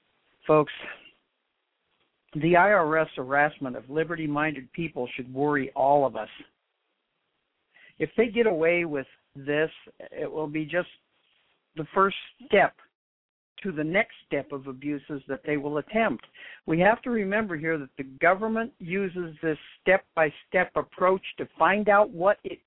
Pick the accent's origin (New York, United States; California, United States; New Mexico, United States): New Mexico, United States; That southern border down there is actually near and dear to my heart. I grew up in New Mexico.